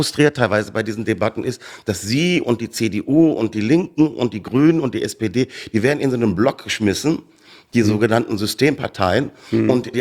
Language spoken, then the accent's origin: German; Bavaria, Germany; also born or lived in Ruhr area; Ich bin in Bayern aufgewachsen, Herr Lindner, also müssen Sie mir nichts erzählen, was ich da an Alltagsrassismus, ich bin selber ausgegrenzt worden, weil ich aus dem Ruhrgebiet komme